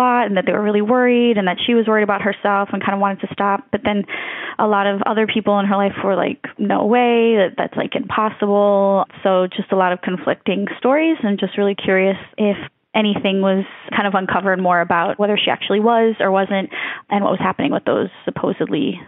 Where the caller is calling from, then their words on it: New York, United States; I'm calling from New York.